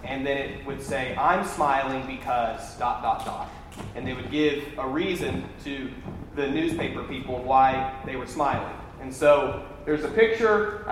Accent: College Station, Texas, United States; But growing up in College Station, my dad read the newspaper.

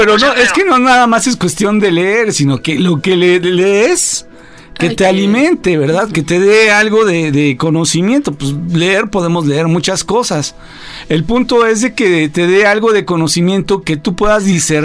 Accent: Mexico; born there; Aquí en México.

